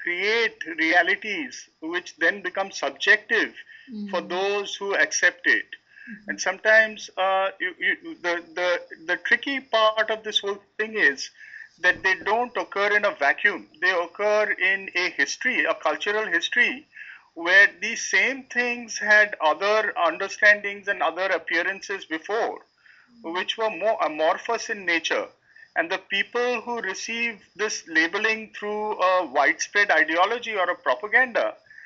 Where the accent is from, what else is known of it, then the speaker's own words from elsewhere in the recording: India; We have pride in being Indian, belonging to India as a nation, so to say.